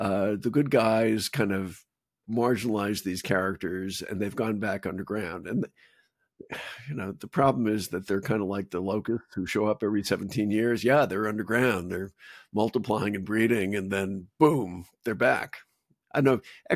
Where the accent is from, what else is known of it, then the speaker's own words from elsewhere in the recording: Boston, Massachusetts, United States; Boston's my hometown, and I remember as my wife showing me some pictures of these marches in Boston